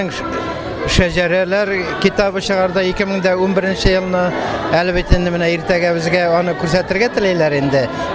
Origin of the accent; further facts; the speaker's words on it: Bishkurai, Bashkortostan, Russia; Бишкурай авылы, Илеш районы, Бишкурай авылы. Безнең инде ике тапкыр Советлар Союзы герое Муса Гәрәев.